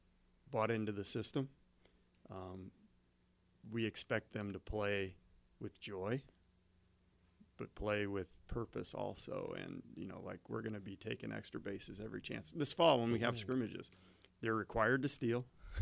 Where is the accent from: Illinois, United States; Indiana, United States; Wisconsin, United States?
Indiana, United States; now in Wahpeton, United States; I'm a Midwest kid. I grew up in Indiana, so I'm used to Midwest nice, and it's kind of nice to be back to that.